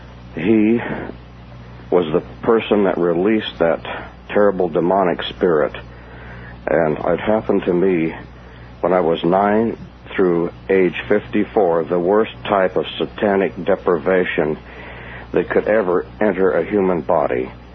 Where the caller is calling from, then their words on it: Denver, Colorado, United States; I'm calling from Denver.